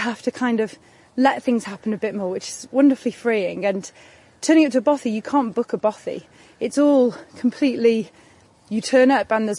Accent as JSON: {"language": "English", "region": "Wales", "country": "United Kingdom", "tie": "born or raised there", "said": "I grew up right near Snowdonia National Park in North Wales, so the mountains were right there, the wild areas were right there"}